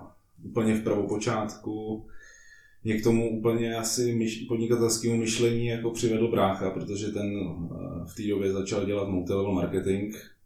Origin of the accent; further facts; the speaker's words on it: Pardubice, Pardubice Region, Czechia; Je mě 27 let. Co bych o sobě ještě řekl? Jsem z Pardubic.